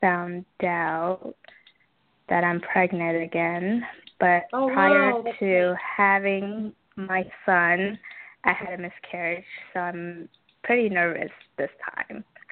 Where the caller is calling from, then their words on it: Maryland, United States; Maryland.